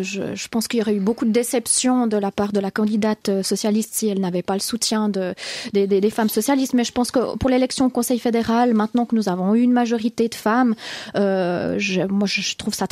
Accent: Vaud, Switzerland; Mais pour moi, en tant que vaudois

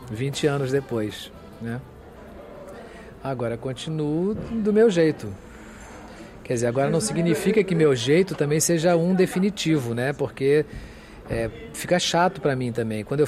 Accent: Brazil; mas antes de ser mato-grossense ou nordestino, eu sou brasileiro

